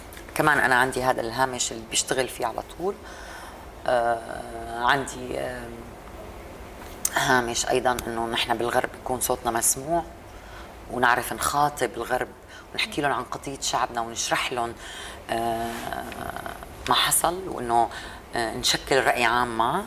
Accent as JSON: {"language": "Arabic", "country": "Syria", "said": "أنا لازم نحن كسوريين نجونا وعايشين ما نعمل مستحيل"}